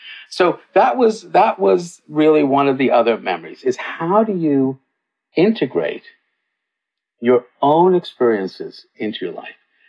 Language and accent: English; England, United Kingdom; also born or lived in Cape Town; I was born in Cape Town. I was growing up in England.